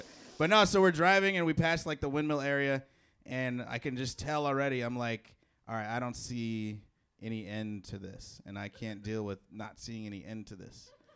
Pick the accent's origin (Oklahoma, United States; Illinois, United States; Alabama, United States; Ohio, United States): Illinois, United States; Chicago; I call them Indiana windmills because I'm from Chicago.